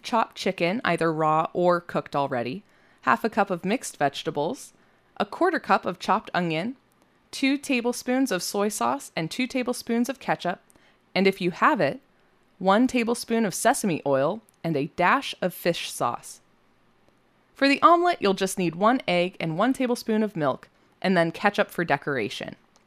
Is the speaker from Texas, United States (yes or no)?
no; Virginia, United States; When I was growing up in Bath County, Virginia, I purchased my first volume of Japanese manga from the Scholastic Book Fair at my school